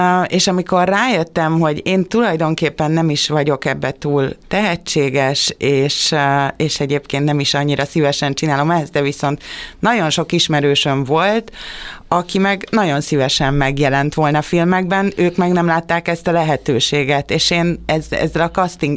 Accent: Csepel, Budapest, Hungary; vagy amikor eljönnek Cseperre, arra a kertvárosba, ahonnan én származok, ahol én születtem, arra is mindig azt kapom, hogy hát ez nem is Csepel

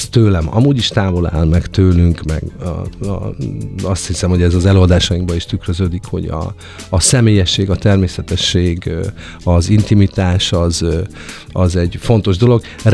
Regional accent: Veszprém, Veszprém County, Hungary; én magam veszprémi vagyok

